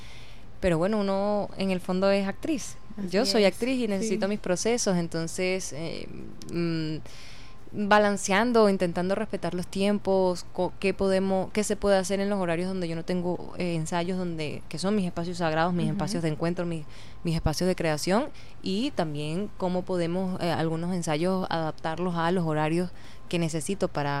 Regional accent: Venezuela; esta fiesta es un espacio para mirarnos y reflejarnos como venezolanos

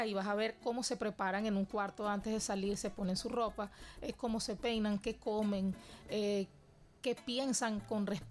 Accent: Caracas, Capital District, Venezuela; en mi caso personal yo no nací en La Sabana, yo no nací en Ocumare de la Costa, yo nací en Caracas. Pero toda mi crianza se basó en o estar estudiando acá en Caracas

